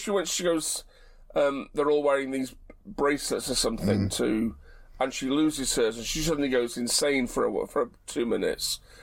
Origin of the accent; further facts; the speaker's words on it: England, United Kingdom; me thinking as an Englishman